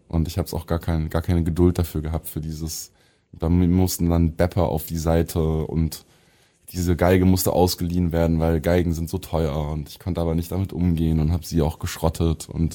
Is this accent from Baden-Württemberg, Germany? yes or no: yes; Stuttgart, Baden-Württemberg, Germany; auch meine Eltern nicht gebürtige Stuttgarter sind. Aber es hat mich auf jeden Fall sehr begleitet und ich liebe Stuttgart einfach.